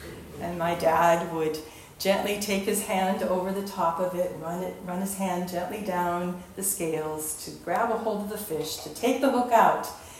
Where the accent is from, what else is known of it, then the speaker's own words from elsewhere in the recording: Minnesota, United States; I grew up in Minnesota, as some of you know, the land of 10,000 lakes, and that's an understatement.